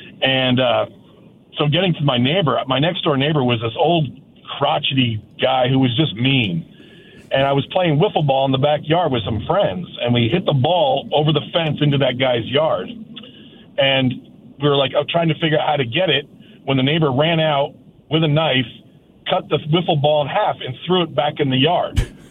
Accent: New Jersey, United States; So I grew up in North Jersey back in the 80s.

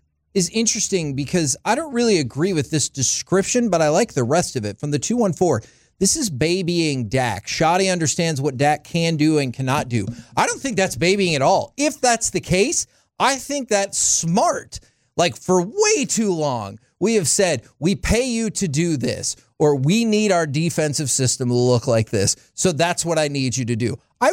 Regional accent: Texas, United States; I was born and raised in the Metroplex.

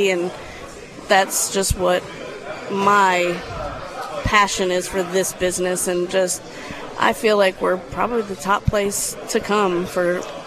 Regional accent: Buffalo, New York, United States; which is crazy because I'm from Buffalo originally.

